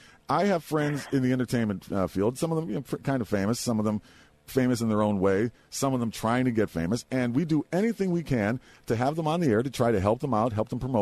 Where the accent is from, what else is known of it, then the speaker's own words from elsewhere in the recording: Ireland; I'm almost 6 feet tall. I'm not that little. but I am Irish.